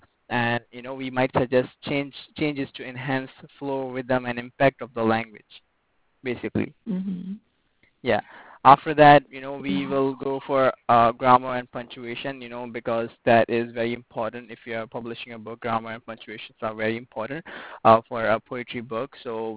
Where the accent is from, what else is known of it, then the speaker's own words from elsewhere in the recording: Turkey; I am from basically I am from Turkey.